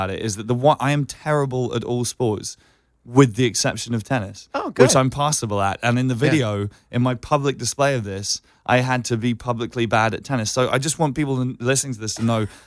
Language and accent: English; England, United Kingdom; Because when I turned 16, because I grew up outside of London, my dad's family are from there.